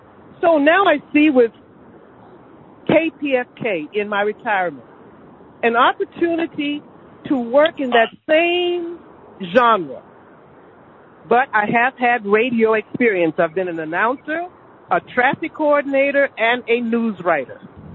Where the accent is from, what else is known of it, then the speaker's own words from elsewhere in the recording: Mississippi, United States; I was coming from Mississippi, and Mississippi in my childhood was not a wonderful place, legally, socially, or anything for a black child.